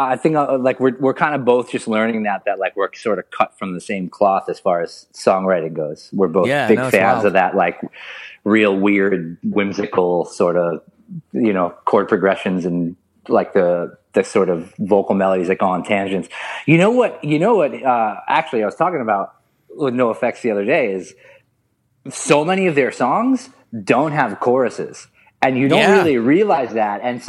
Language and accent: English; Queens, New York, United States; Yeah, I grew up in Queens, and, it was pretty normal. I grew up in an apartment